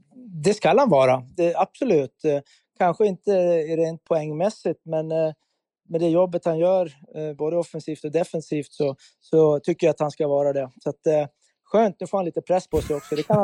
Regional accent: Gotland, Sweden; Det är väl klart att vi har stött på varandra där hemma på Gotland

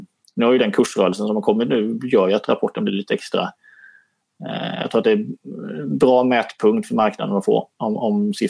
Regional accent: Småland, Sweden; när man som smålänning så är man ju vansinnig på utgifter

